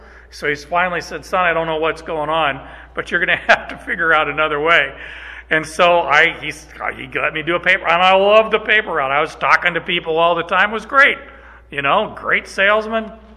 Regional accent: Canada; Okay, I'm Canadian. Okay, I'm Canadian, eh?

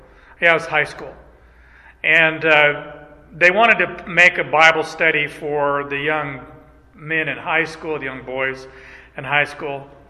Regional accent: Arizona, United States; I was born and raised in Arizona. I was the first one in our whole family of any of … to be born in the United States.

